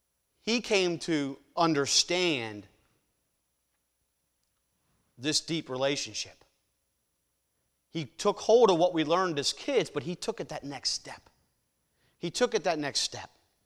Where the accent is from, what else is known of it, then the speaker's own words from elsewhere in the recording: Pennsylvania, United States; Yes, United Church of Christ. And that's what I grew up in Pennsylvania.